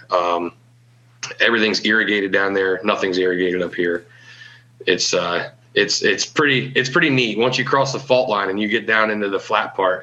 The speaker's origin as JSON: {"language": "English", "region": "New Jersey", "country": "United States", "said": "They don't look at me as funny as the people from the I states when I tell them I'm a farmer from New Jersey."}